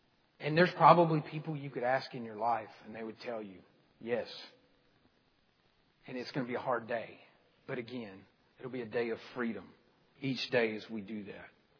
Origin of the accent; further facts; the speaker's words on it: Mississippi, United States; I'm really from this small community that's nestled between two small towns called Noxapater and Nanawaya.